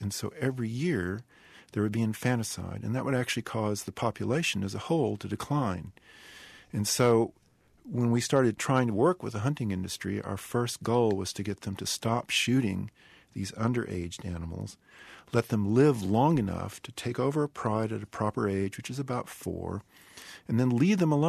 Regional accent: Fort Worth, Texas, United States; So I started out having grown up in Texas myself. Mm-hmm. I'm from Fort Worth originally

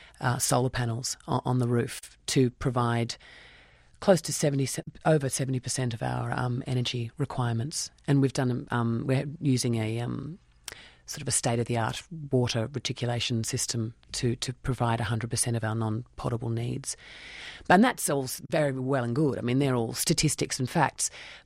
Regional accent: Australia; And I think it's being Australian, because it's such has always been a fragile climate.

